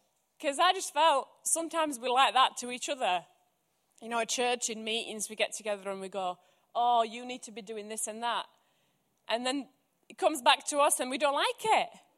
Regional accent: Croatia; I remember when I grew up in Croatia

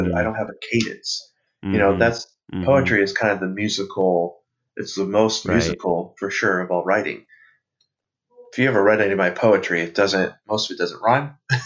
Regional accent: Oregon, United States; He kind of looked at me and said, right. Where are you from? I said, Oregon.

